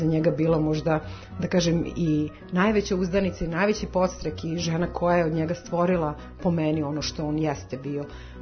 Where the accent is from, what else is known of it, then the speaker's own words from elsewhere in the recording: Vojvodina, Serbia; Kod nas u Banatu se zove stajača soba ili prednja soba.